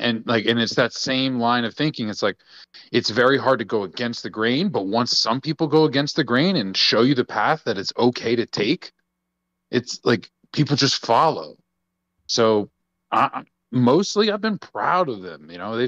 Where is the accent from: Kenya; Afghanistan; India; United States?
United States; Louisiana; I grew up in Louisiana.